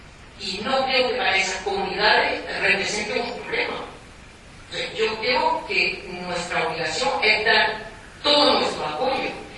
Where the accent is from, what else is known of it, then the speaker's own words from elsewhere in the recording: France; accent: French; Spanish is a second language; Yo creo que con mi acento se nota que soy francesa